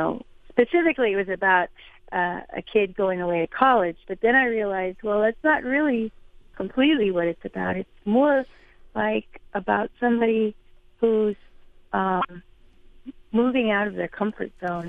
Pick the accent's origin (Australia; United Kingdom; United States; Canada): United States; Illinois; I was raised down here in Southern Illinois, in the stomping grounds of Southern Illinois University